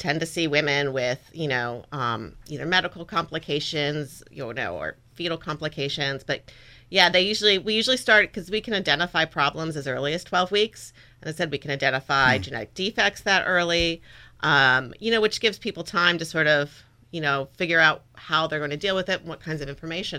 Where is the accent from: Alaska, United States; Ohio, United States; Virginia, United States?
Virginia, United States; Virginia Beach; I'm from Virginia. So my family's from Virginia Beach. So when I finished up my fellowship, I was looking for coming back to Virginia.